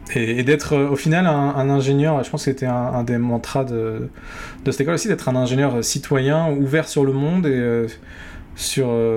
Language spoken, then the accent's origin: French; La Rochelle, Nouvelle-Aquitaine, France; also born or lived in China / southern France; chez moi, en France, l'endroit où j'ai passé le plus de temps, c'est à La Rochelle, c'est du coin de La Rochelle. Mais j'ai vécu pas mal d'années en Chine aussi, quand j'étais petit. Et sinon, je suis né plus du côté du sud de la France.